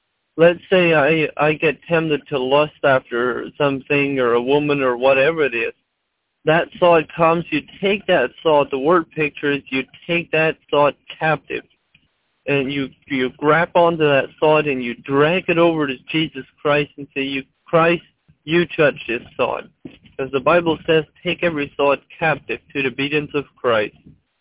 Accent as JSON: {"language": "English", "region": "Ohio", "country": "United States", "said": "I'm from Ohio."}